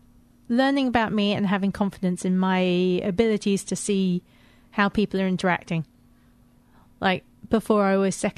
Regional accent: Zimbabwe; I grew up in Zimbabwe, and so I saw a lot of disease that I saw there that I didn't see in England.

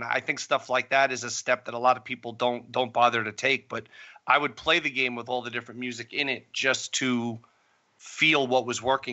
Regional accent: Queens, New York, United States; You know, like growing up in New York. I grew up in Queens, New York

